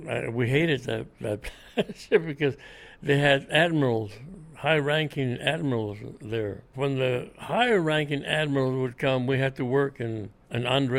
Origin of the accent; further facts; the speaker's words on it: Los Ranchos, New Mexico, United States; born there; My birth certificate said I was born in Alameda, but I wasn't. I was born in Los Ranchos.